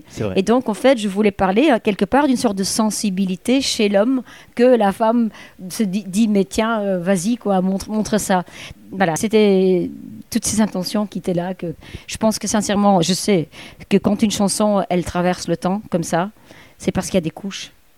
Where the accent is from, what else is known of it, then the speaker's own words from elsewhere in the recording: Flanders, Belgium; born there; à l'époque où je suis née en Flandre, il n'y a pas de hasard, en fait.